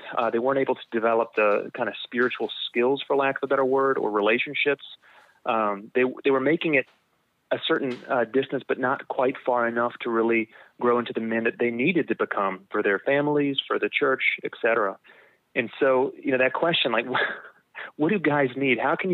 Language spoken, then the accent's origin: English; Covington, Louisiana, United States; also born or lived in United Kingdom; Yeah, so I grew up in South Louisiana. That's my home outside New Orleans, town Covington. For about 10 years, I was in the UK as a pastor.